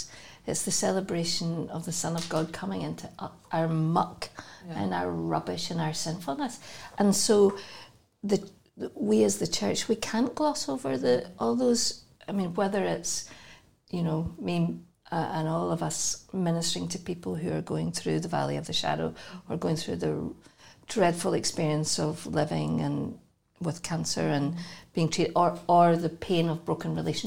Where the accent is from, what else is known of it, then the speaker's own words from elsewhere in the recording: Scotland, United Kingdom; moved away as an adult; now in Northern Ireland; But I came over in 1987. Mm-hmm. I came for the first time to live as a Scot in Northern Ireland.